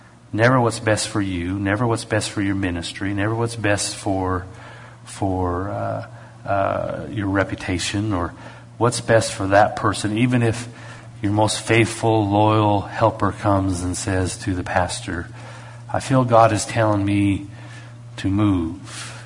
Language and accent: English; Canada; And being Canadian, I thought, well, I need to go check this out.